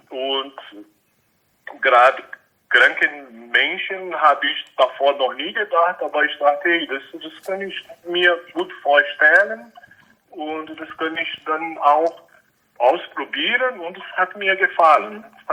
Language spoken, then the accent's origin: German; Brazil; now in Germany; Okay, also … wie der Sebastian schon gesagt hat. Ich komme aus Brasilien. Ich lebe in Deutschland seit 91.